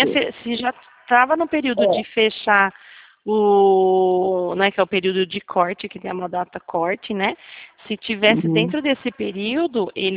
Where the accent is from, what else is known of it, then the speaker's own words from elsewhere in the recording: Botucatu, São Paulo, Brazil; Eu nasci em Botucatu. E lá, eu estudava lá.